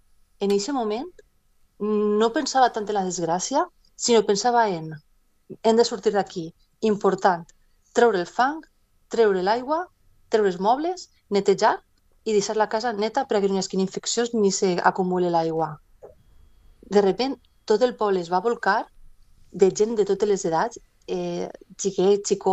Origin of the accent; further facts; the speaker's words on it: Utiel, Valencian Community, Spain; al meu poble, a Utiel